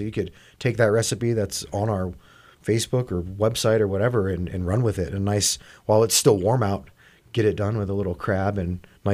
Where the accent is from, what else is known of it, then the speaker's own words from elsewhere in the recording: Pennsylvania, United States; I'm from Pennsylvania, so.